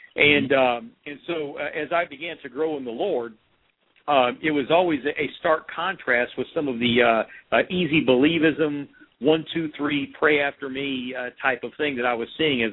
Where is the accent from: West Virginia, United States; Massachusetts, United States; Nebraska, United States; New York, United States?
West Virginia, United States; accent: hillbilly; Well, I'm from West By God, Virginia, so you'll hear some hillbilly in my voice.